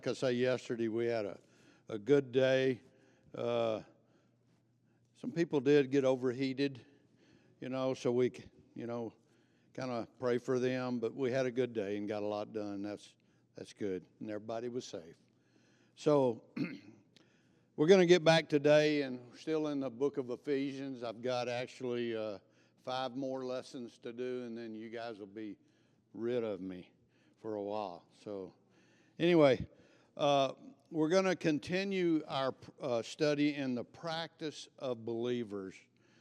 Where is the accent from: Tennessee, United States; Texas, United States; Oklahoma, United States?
Texas, United States; because I was raised in Texas and there was a lot of United Pentecostals around me, even in my job.